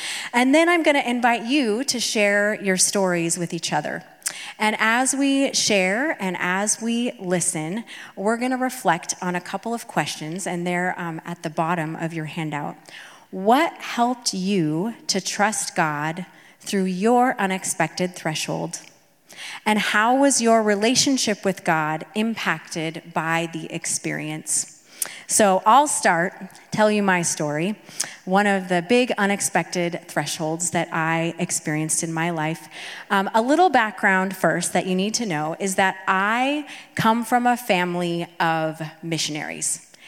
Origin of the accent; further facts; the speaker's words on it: Salem, United States; So we moved back here to Salem. This was my hometown where I grew up. We moved in with my parents.